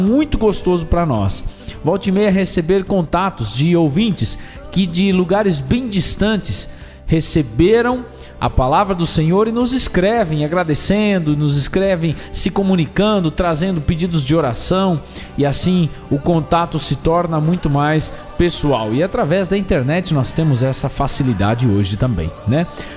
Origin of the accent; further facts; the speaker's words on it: Marechal Cândido Rondon, Paraná, Brazil; como saudou a minha esposa agora na abertura. Eu sou aqui de Marechal Cândido Rondon, Paraná.